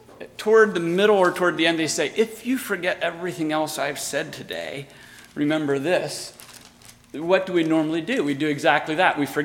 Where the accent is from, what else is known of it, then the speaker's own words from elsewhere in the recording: Guys Mills, Pennsylvania, United States; We're from Guys Mills, Pennsylvania. Come from Shalom Mennonite Church.